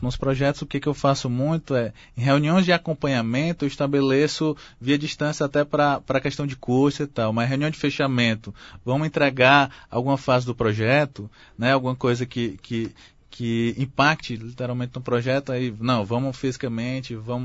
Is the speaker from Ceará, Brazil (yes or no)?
yes; Fortaleza, Ceará, Brazil; Às vezes eu sou de Fortaleza